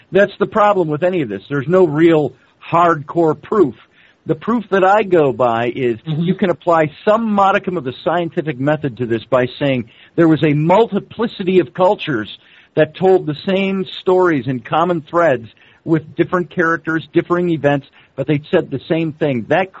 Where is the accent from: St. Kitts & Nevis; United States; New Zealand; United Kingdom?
United Kingdom; because I'm a Welsh Scotsman